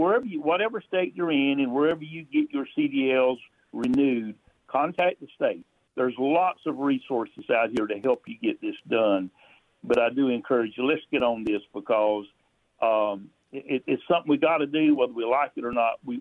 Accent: the South, United States; you know, I grew up in the South

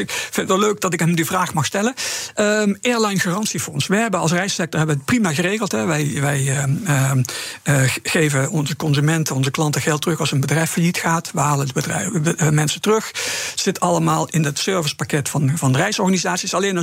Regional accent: Netherlands; dat is ook wel onze ervaring, we vergeten snel als Nederlanders.

